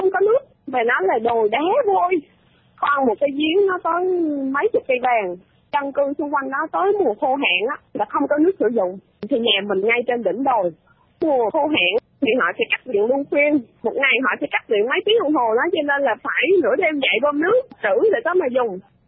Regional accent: Phú Yên, Vietnam; Tại quê em Phú Yên thì nó lại sát biển. Khoảng năm 2012 em quê là Phật tử.

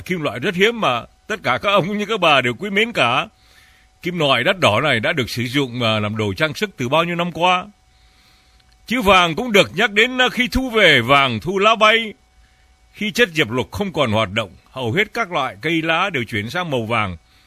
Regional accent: Nam Định, Vietnam; Tôi sinh tại miền Bắc. Quê của tôi, quê của tôi là quê xứ Nam Định, thưa anh Lộc Vàng. Quê của tôi, nhà tôi sang đến nhà mấy ông lớn cộng sản ngày xưa, gần lắm.

